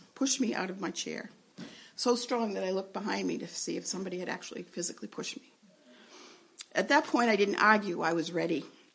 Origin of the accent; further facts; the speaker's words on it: Ware, New Hampshire, United States; I grew up in Ware, New Hampshire, and my first experience with church was attending Sunday school.